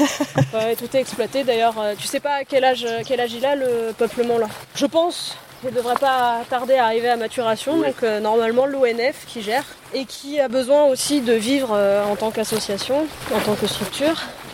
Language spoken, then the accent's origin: French; Nouvelle-Aquitaine, France; Je viens de Corrèze, je peux me permettre. J'ai vécu là-bas, je peux me permettre de dire ce genre de choses.